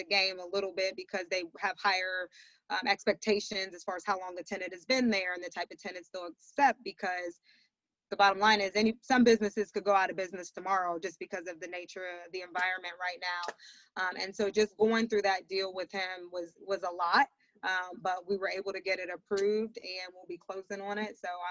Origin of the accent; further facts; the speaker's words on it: Columbus, Ohio, United States; So yeah, I'm from Columbus, born and raised.